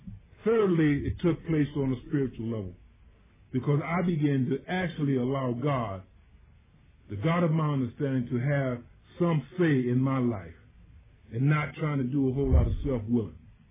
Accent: Philadelphia, Pennsylvania, United States; now in Pittsburgh, United States; I'm a transplant from Philadelphia, so I had not been long in Pittsburgh.

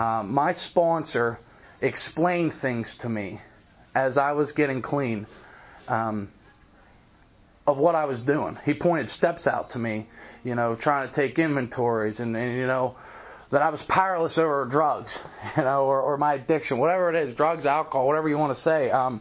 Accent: Pennsylvania, United States; I was like, outside of Pittsburgh.

